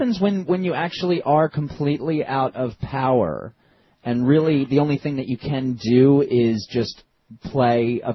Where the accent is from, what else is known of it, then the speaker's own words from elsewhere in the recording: New Jersey, United States; as I grew up in Jersey, I feel like a New Yorker.